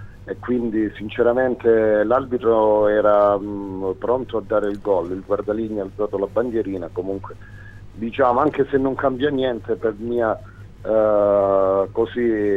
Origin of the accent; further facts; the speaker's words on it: Calabria, Italy; Sicuramente noi come calabresi